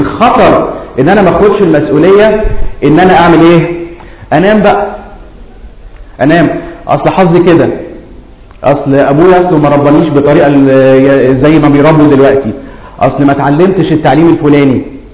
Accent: Egypt; born there; انا اتولدت في مصر

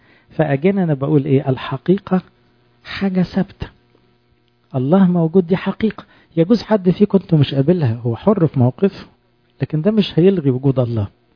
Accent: Egypt; انا انسان، انا مصري، انا مسيحي،

